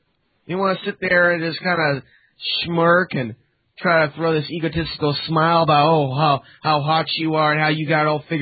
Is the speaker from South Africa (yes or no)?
no; Portland, United States; Like, I'm from Portland. Oh, you mean my dad.